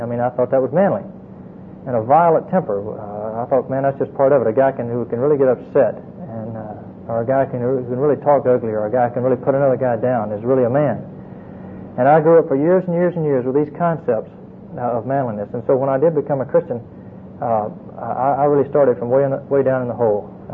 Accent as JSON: {"language": "English", "country": "United States", "tie": "born or raised there", "said": "I mean, I was raised in America. I grew up in America."}